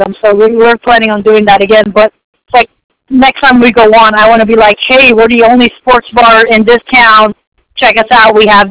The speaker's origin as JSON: {"language": "English", "town": "Las Vegas", "region": "Nevada", "country": "United States", "said": "I'm from Vegas, these people here in California where I'm at are weird."}